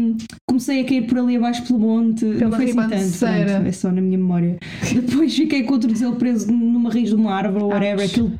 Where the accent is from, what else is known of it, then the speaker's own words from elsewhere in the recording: Porto, Norte, Portugal; moved away as an adult; now in Lisbon, Portugal; eu saí do Porto para vir viver em Lisboa quando tinha 18 anos, fui viver para Alcântara